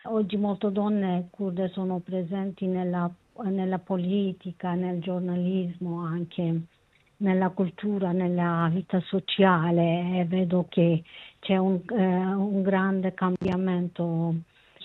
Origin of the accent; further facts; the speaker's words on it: Turkey; Italian is a second language; now in Italy; Prima di tutto io sono una donna, poi una giornalista curda. Io sono nata in Kurdistan, sono cresciuta lì. La mia vita, la mia esperienza è tutta andata in Kurdistan.